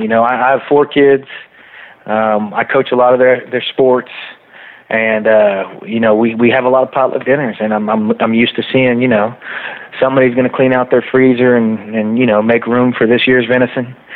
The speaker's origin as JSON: {"language": "English", "town": "Katy", "region": "Texas", "country": "United States", "tie": "born or raised there", "said": "We grew up together out in Katy."}